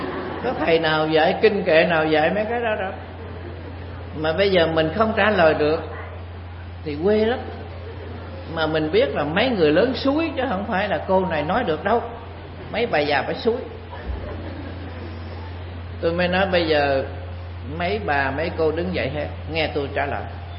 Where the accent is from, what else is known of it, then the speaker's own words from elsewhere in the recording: Rạch Kiến, Long An, Vietnam; Thì quê tôi ở Rạch Đào, Rạch Kiến gần đây mà.